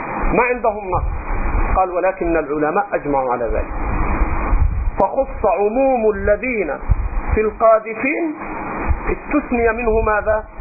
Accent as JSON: {"language": "Arabic", "country": "Egypt", "said": "أترخم عليك على لهجتنا في مصر"}